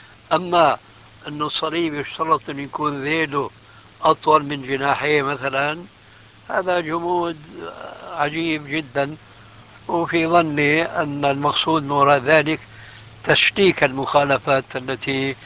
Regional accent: Syria; كما كانوا يفعلون عندنا في سوريا من عهد قريب

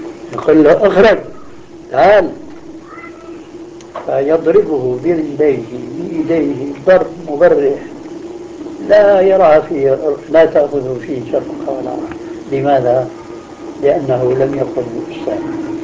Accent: Damascus, Damascus Governorate, Syria; أنا دراستي النظامية لا تتعدى الدراسة الابتدائية، وكانت دراسة يومئذ عندنا في دمشق 5 سنوات

